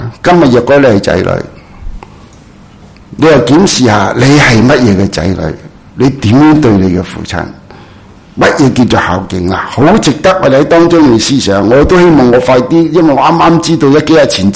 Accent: China; 都似我哋中国人啊

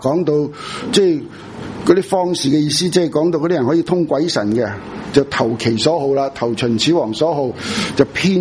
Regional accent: Hong Kong; 可能我们香港人比较需要的

